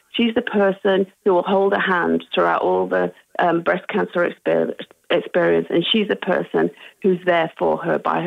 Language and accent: English; England, United Kingdom; So we became friends because we're English.